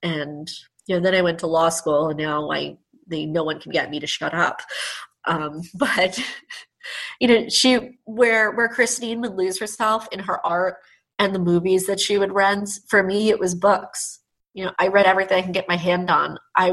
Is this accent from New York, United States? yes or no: yes; New York, United States; I remember it from growing up in Nassau County.